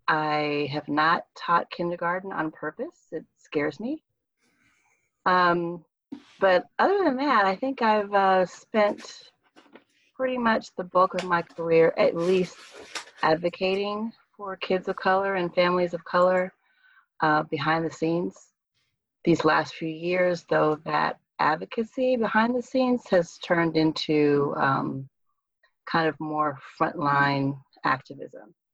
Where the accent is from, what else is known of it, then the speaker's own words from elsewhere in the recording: California, United States; now in Atlanta, United States; So I grew up in California. I moved here to Atlanta, my husband and I, when we were pregnant. So I've been here 20 some years.